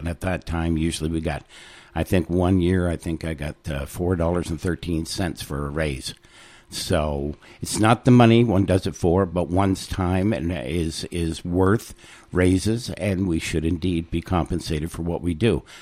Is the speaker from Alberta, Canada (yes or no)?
no; Oromocto, New Brunswick, Canada; also born or lived in Sackville; I was born in Sackville in 1955. That makes me 67. I grew up in Oromocto. My father was in the military. Then I moved here to Sackville in 1977.